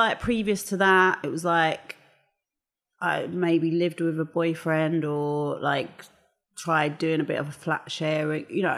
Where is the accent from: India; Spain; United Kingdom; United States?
United Kingdom; London; I am from London. Wicked. I was born in Angel.